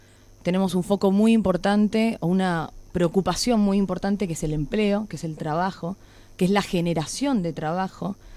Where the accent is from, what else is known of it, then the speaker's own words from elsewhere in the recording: Salta, Argentina; somos los salteños los que elegimos cómo queremos constituir la lista final